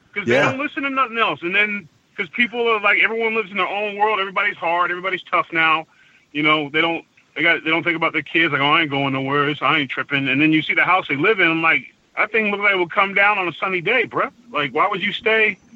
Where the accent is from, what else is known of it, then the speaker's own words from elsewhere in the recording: California, United States; also born or lived in Lynn, Massachusetts; But I was born in Lynn, Massachusetts, in the projects of Lynn, and then my mom got an education, and we moved to California for jobs.